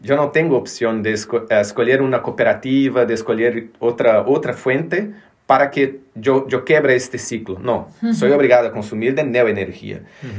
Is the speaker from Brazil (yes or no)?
yes; Brazil; explotando mi riqueza en mi país, en mi territorio, y yo que soy de este territorio no puedo escoger la energía